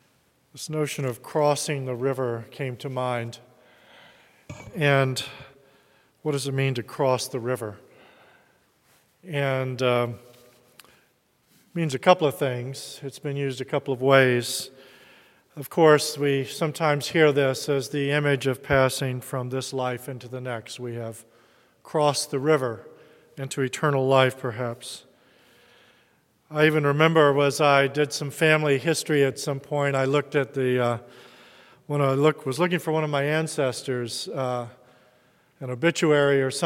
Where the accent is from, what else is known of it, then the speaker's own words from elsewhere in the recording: the South, United States; And as I grew up in the South and was in the U.S., certainly grew up in the U.S. version of the race conflicts that beset our country.